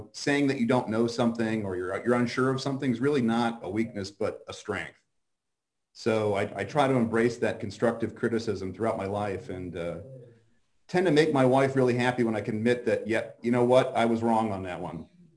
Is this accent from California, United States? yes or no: no; Cleveland, Ohio, United States; also born or lived in Boston, United States; Yeah, so also from the Cleveland, Ohio area. Born in Boston, moved to Ohio, grew up in Ohio, been here ever since.